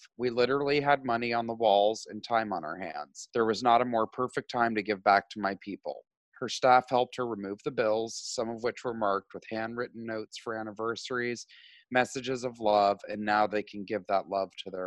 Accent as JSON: {"language": "English", "region": "Georgia", "country": "United States", "tie": "born or raised there", "said": "So this is a little shout out to my home state of Georgia."}